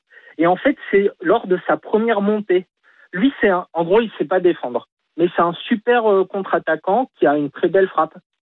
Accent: France; en tant qu'aussi français, je suis français

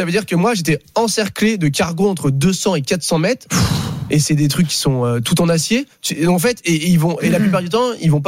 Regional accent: Brittany, France; oui, je suis breton, oui, je connais la mer très bien.

